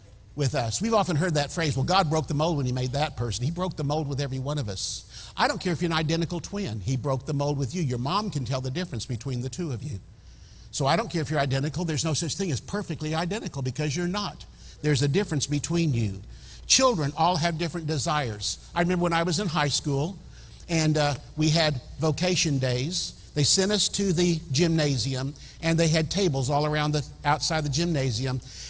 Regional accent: Tulsa, Oklahoma, United States; I was born in Tulsa. I was born at St. John's Hospital. I lived in the south side of Tulsa.

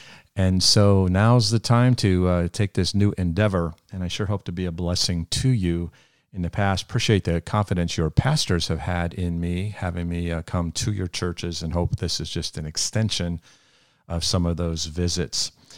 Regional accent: United States; born there; And I'm of Hungarian descent, but I was born in America. I speak English.

